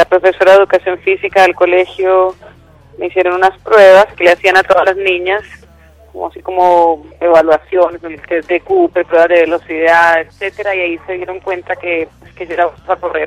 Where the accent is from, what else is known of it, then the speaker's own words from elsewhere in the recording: Colombia; now in Chile; Y yo voy a Colombia por lo menos 2 veces al año, por lo general. Mi familia vive allá, mi mamá, mis hermanas, mis tíos, así que pues yo soy colombiana de todo corazón.